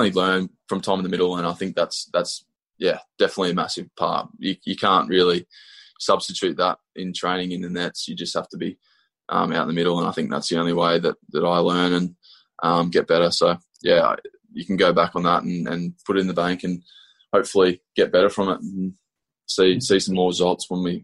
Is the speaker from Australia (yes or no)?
yes; Australia; Yeah, growing up in Australia, you're used to the pace on the ball